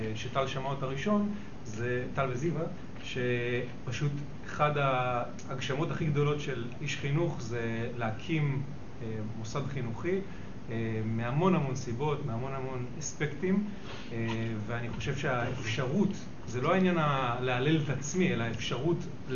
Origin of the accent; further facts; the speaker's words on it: Mevaseret Zion, Jerusalem District, Israel; now in Kfar Saba, Israel; אנחנו גרים בכפר סבא, אני במקור ממבשרת ציון, ירושלמי.